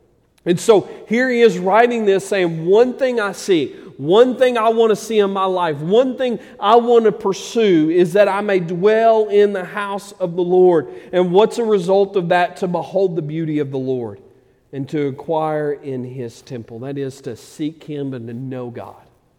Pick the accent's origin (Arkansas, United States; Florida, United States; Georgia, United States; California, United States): Arkansas, United States; Ratcliffe; also born or lived in Memphis; One of the reasons that I enjoy hunting is I grew up in Ratcliffe, Arkansas. Okay, really small.